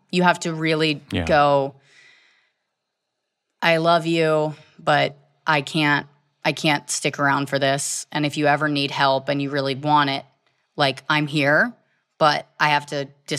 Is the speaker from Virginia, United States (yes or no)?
yes; Virginia, United States; I did. I grew up in Virginia. Yeah.